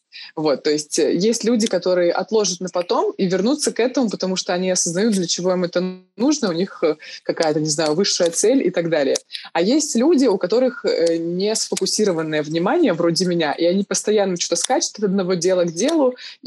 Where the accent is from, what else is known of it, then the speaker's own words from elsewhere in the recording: Krasnoyarsk, Krasnoyarsk Krai, Russia; ведущие-журналисты из Сибири, я из Красноярска